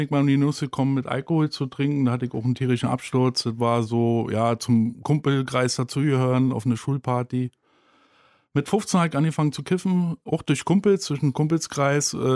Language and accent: German; Berlin, Germany; Also vor dem Drogennehmen bin ich in Schöneberg aufgewachsen, Neuendorfplatz in der Nähe.